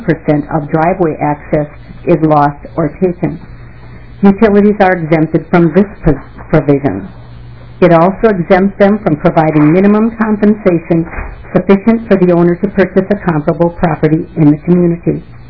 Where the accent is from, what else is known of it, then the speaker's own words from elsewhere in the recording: Lakeville, Minnesota, United States; I'm from Lakeville, Minnesota.